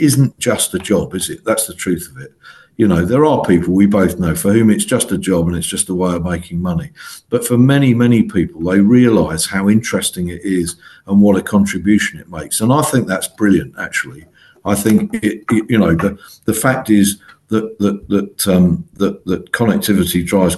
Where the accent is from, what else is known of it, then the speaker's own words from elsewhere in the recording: Ealing, London, United Kingdom; because I grew up in Ealing